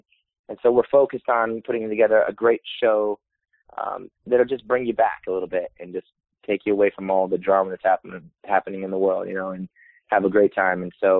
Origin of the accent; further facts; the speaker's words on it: Tampa, Florida, United States; And I know I was turning 21 the Super Bowl was at Raymond James Stadium, and that was my hometown.